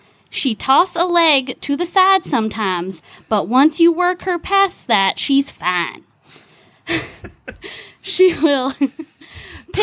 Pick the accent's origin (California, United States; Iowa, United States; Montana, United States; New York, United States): California, United States; Now, I'm from California. I don't know that I have a southern accent.